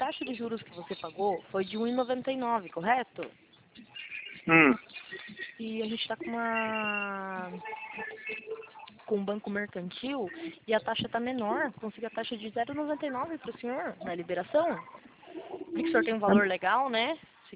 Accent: São Paulo, Brazil; Eu sou de São Paulo.

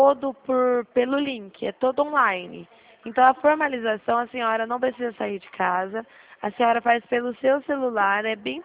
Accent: Dracena, São Paulo, Brazil; Eu sou de Dracena, estado de São Paulo.

